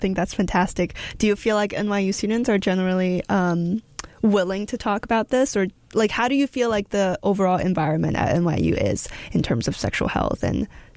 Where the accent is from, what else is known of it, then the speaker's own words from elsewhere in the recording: China; now in United States; I grew up in like an Asian society. I grew up in China.